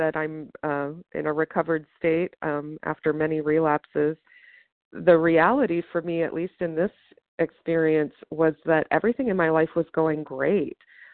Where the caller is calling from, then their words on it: West Virginia, United States; I'm calling from West Virginia.